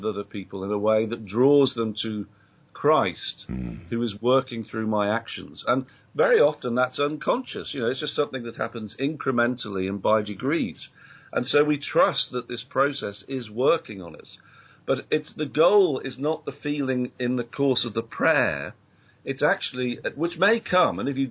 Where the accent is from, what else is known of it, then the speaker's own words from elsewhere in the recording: United Kingdom; I'm British, you know. We don't do that.